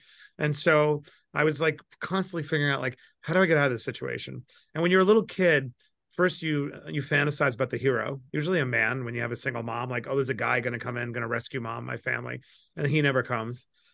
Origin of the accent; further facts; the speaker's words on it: New York City, New York, United States; I grew up in Queens, New York. Anyone out there from New York? I grew up in a place called Bayside.